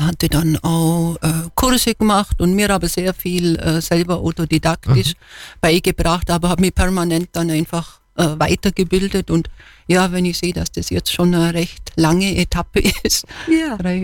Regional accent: Bavaria, Germany; born there; Ja, ich bin im Allgäu geboren, in einer sehr ländlichen Gegend, auch auf so einem Bauernhof.

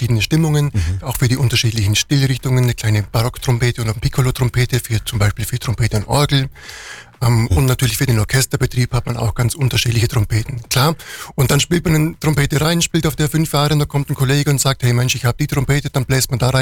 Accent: Durach, Bavaria, Germany; ich komme gebürtig aus Durach

